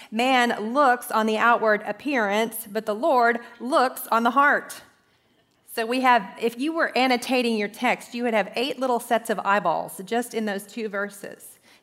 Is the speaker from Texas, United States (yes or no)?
yes; Texas, United States; I grew up in Texas, and I know a water moccasin when I see one.